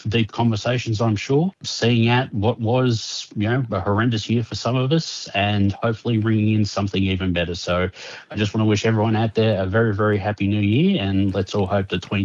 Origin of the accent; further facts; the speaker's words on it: Melbourne, Victoria, Australia; I'm from Melbourne.